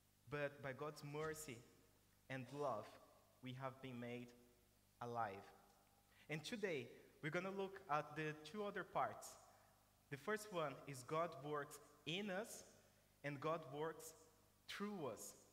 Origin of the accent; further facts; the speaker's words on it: Brazil; Some of you know that I'm from Brazil, and on my primary school, I went to public school